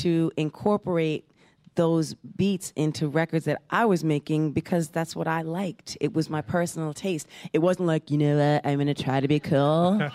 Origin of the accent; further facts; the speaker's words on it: New York, United States; I grew up in New York, here in New York.